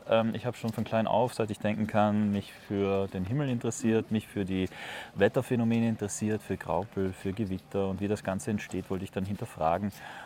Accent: Bolzano, Trentino-Alto Adige, Italy; Ich bin ja in der Stadt aufgewachsen, in der Landeshauptstadt in Bozen, bin aber zeitgleich eben auch am Land wegen des Bauernhofs vom Vater, wo ein Weinbauernhof ist

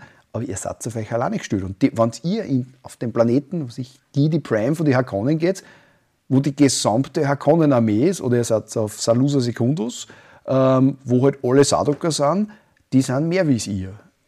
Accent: Upper Austria, Austria; ich bin Oberösterreicher

